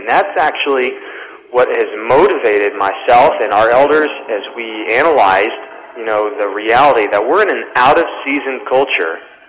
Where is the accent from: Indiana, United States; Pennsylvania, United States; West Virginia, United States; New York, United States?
Pennsylvania, United States; I grew up in the Poconos